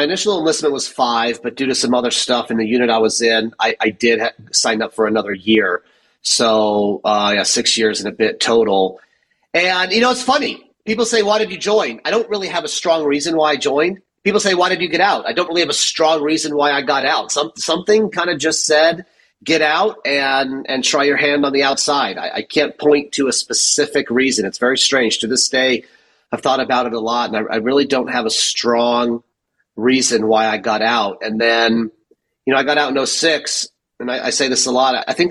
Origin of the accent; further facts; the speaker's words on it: Saudi Arabia; moved away; I spent 10 years in Saudi Arabia growing up, and it's, you know, pre-9/11, so different world.